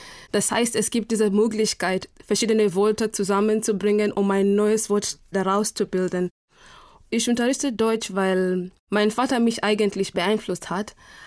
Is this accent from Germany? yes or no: no; Kenya; German is a second language; denn ich komme aus Kenia und wir machen unser Essen ein bisschen scharf.